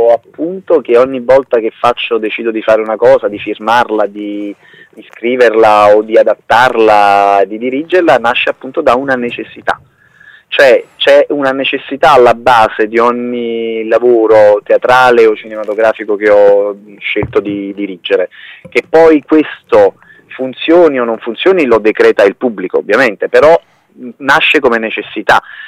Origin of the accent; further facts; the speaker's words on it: Naples, Campania, Italy; Io sono di San Carlo all'Arena.